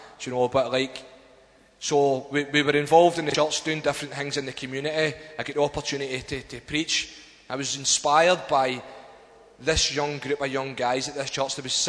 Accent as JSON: {"language": "English", "region": "Scotland", "country": "United Kingdom", "accent": "Scottish", "said": "Missed the Scottish accent."}